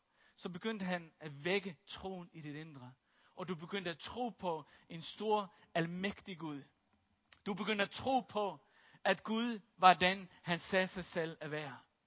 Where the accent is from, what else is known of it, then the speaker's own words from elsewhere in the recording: Faroe Islands; Jeg er født og opvokset på Færøerne, så jeg har set en hel masse ting.